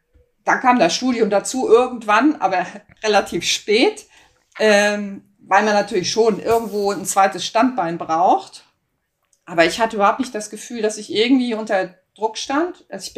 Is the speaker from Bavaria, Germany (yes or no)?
no; Kiel, Schleswig-Holstein, Germany; Ich bin in Kiel aufgewachsen